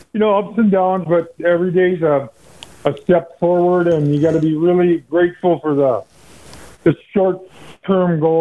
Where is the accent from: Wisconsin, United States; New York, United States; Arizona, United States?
Wisconsin, United States; Poynette; And then I grew up in Poinet, Wisconsin, Lake Wisconsin area.